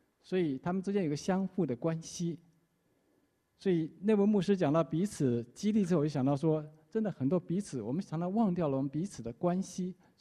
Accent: Taiwan; now in United States; 我是从台湾来的，很想那些朋友啊，然后呢语言能力也不这么强。

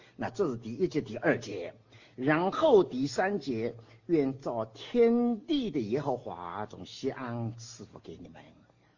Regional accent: Taiwan; 我是台湾来的

